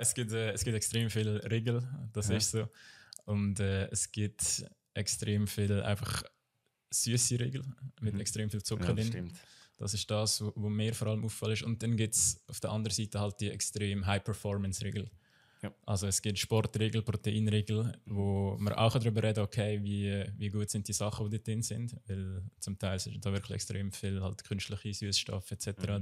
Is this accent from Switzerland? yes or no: yes; Switzerland; ich bin ursprünglich aus Margau, dort aufgewachsen, dort Kantonsschule gemacht.